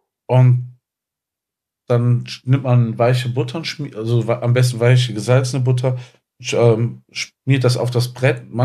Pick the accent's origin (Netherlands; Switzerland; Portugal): Netherlands; German is a second language; Bei uns in Holland.